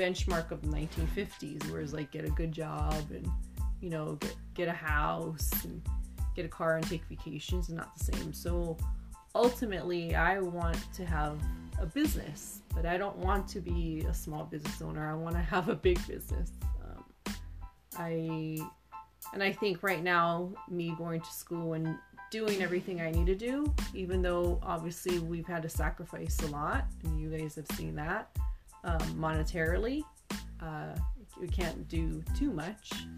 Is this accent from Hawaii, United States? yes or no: yes; Hawaii, United States; because I'm originally from Hawaii